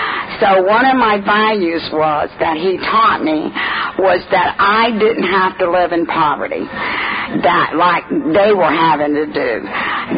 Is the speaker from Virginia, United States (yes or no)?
no; Jacksonville, Florida, United States; born there; Okay, I was born in Jacksonville, Florida. I'll even give you the date. I came along right after the Depression in 1934.